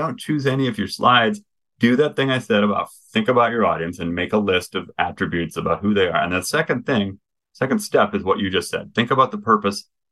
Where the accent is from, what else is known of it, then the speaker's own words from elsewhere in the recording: Midwest, United States; I'm pretty thoughtful. I'm from the Midwest. We don't do rah-rah.